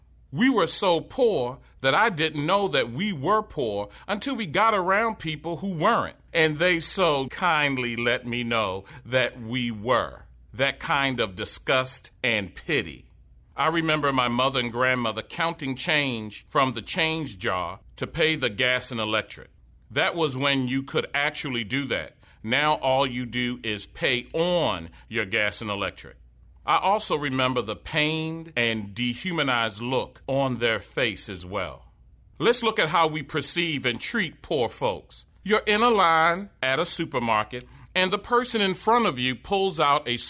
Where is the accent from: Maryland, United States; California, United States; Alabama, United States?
Maryland, United States; Baltimore; Here in my hometown of Baltimore, I see poor, homeless white people panhandling on Martin Luther King Boulevard.